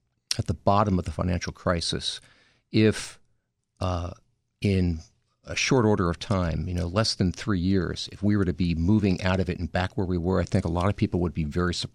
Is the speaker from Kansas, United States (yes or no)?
no; New Jersey, United States; now in Washington, D.C., United States; I'm from New Jersey, New York area. I live down here in the Washington, D.C. area. It's about a five-hour car trip from here up to New York.